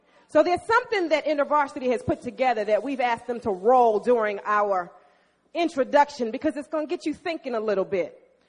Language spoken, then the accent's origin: English; Philadelphia, Pennsylvania, United States; And I'm from Philadelphia, so it's Philadelphia in the house.